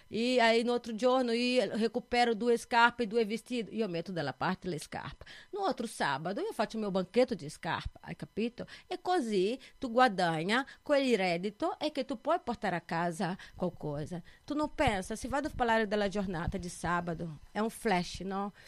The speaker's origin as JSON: {"language": "Italian", "country": "Brazil", "second_language": "Italian", "lives_now": "Italy", "said": "non è che io provengo di Brasile e sono venuto qua"}